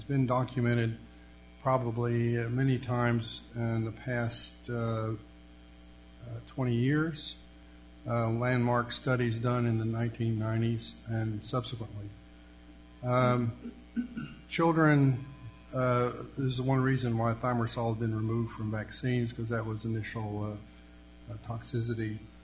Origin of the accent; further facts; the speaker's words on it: Elizabeth, New Jersey, United States; I'm from Elizabeth, New Jersey. My church is St. John's Episcopal Church in Elizabeth